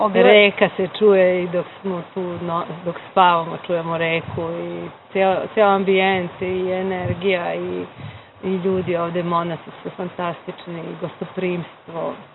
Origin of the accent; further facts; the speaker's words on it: Pančevo, Vojvodina, Serbia; dolazim iz Pančeva.